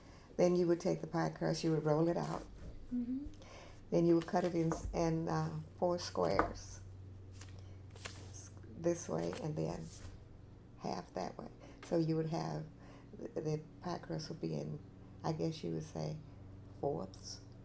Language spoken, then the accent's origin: English; Clayton, Mississippi, United States; born there; I was born in Clayton, Mississippi on November the 11th, 1935. Yeah, I'm now 75 years